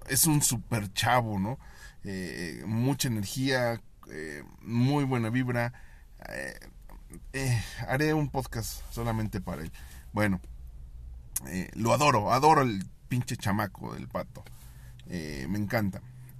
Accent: Mexico; o son muy buenos los mexicanos, los compatriotas

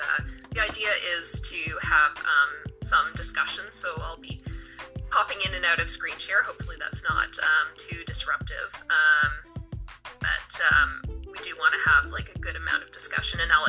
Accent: Toronto, Ontario, Canada; I identify as being a racialized person. I'm from newcomer and settler family lines. I was born and raised in Toronto, but my family has settled in different periods of time in BC, Quebec, and Ontario.

